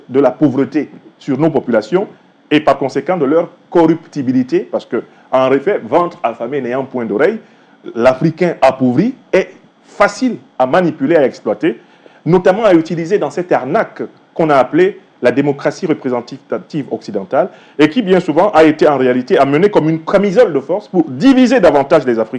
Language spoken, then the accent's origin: French; Cameroon; je suis originaire du Cameroun.